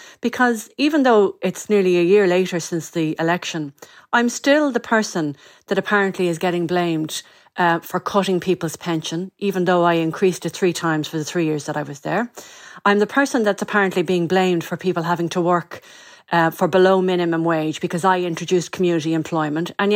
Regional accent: Leinster, Ireland; I grew up in North County Dublin. My father is from Clarne in the Boot Inn. My mother is from Finglas.

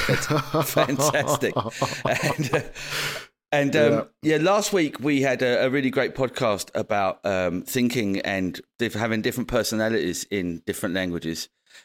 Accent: London, United Kingdom; now in Odense, Denmark; So, well, I'm from London, innit? I'm from London, mate.

